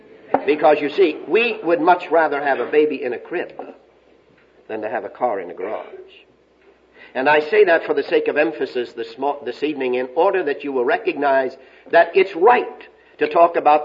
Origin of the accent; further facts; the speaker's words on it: Texas, United States; Maybe I'm using this because I'm from West Texas and it's a good word